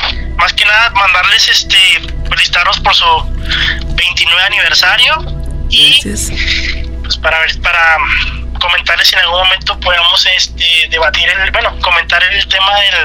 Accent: Chihuahua, Mexico; now in Monterrey, Mexico; soy de Chihuahua, pero radico en Monterrey.

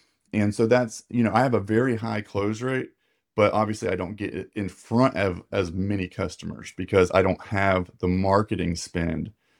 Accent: Tallahassee, Florida, United States; and I'm from Tallahassee. So it's the capital of Florida.

